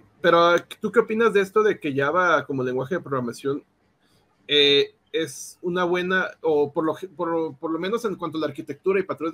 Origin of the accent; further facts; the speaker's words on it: Mexico; o por lo menos en mi país, en México, no pasaban mucho